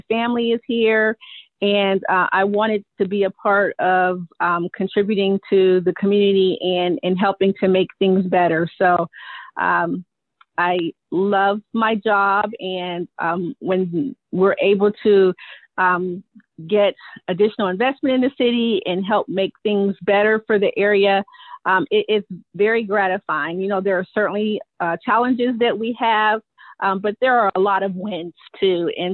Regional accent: Youngstown, Ohio, United States; Well, I am born and raised in Youngstown. I have been with the city of Youngstown for 23 years in the economic development.

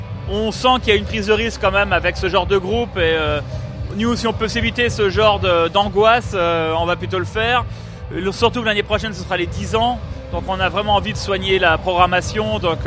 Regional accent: Landerneau, Brittany, France; Bon, ben là, de pouvoir les inviter 20 ans après, chez nous à Landerneau, c'est ça l'objectif.

